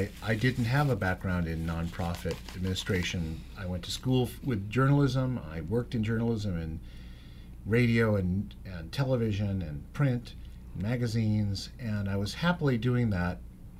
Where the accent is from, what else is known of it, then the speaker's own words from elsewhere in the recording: Los Angeles, California, United States; I grew up in Los Angeles area. Went to school down at Birmingham High School in Encino first